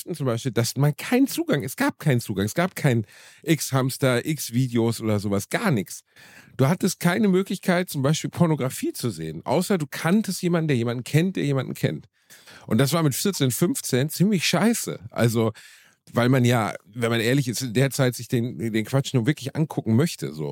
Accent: Gelsenkirchen, North Rhine-Westphalia, Germany; mit dem Leben in Gelsenkirchen-Rotthausen, wo ich herkomme, nun mal wirklich nicht viel zu tun hatte.

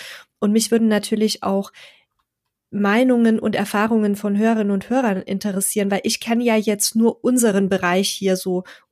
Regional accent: Donauwörth, Bavaria, Germany; was mir in meiner Heimatstadt Donauwörth für einen Stellplatz angeboten wurde

